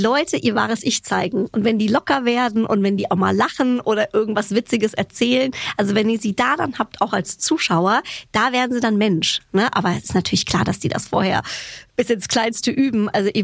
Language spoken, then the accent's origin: German; Hesse, Germany; Guck, bei uns in Hessen gibt es immer Rippchen mit Sauerkraut.